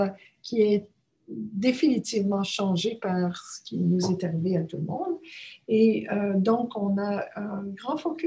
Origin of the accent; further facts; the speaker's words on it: Canada; now in Australia; Je suis canadienne-australienne maintenant